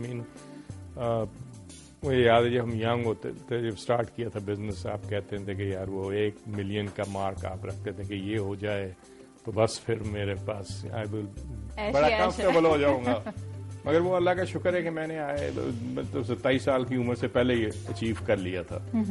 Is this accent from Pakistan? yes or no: yes; Pakistan; but may be it wasn't کہ ہم پاکستانی ہیں